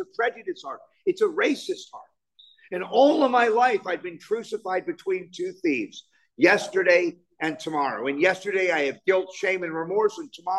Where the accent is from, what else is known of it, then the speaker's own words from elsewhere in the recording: Malibu, California, United States; And I said, well, I grew up in Malibu.